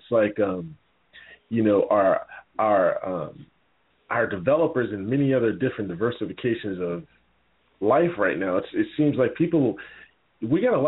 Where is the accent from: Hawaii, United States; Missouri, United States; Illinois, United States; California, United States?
California, United States; I've lived in that environment. I've been there. I'm a Californian, and I know.